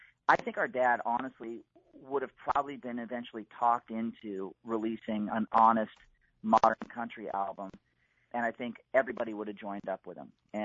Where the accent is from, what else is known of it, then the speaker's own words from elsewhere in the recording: Hollywood, California, United States; We grew up in Hollywood, and that was really this hotbed of things that were happening in the late 60s.